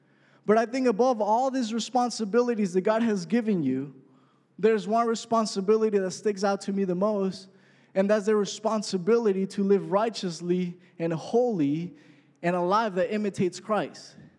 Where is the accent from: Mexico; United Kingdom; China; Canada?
Mexico; now in United States; We live in Southern California. I grew up in Mexico. I was born in Mexico. That's where the accent comes